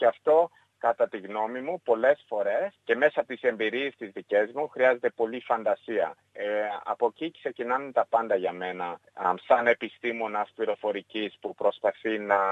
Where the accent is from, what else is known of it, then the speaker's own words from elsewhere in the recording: Gold Coast, Queensland, Australia; also born or lived in Melbourne; Αυτοί είχαν έρθει η Ελλάδα μετανάστες ξεχωριστά και γνωριστήκανε Μελβούρνη, παντρευτήκανε εκεί, εγώ γεννήθηκα εκεί. Μετά μεγάλωσα εγώ στο Gold Coast, Χρυσή Ακτή, στο Queensland.